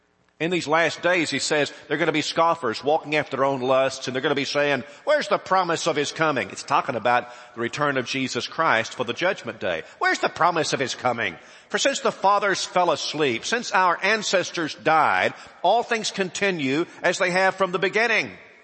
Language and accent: English; Southern United States, United States; but that's because I'm a Southerner.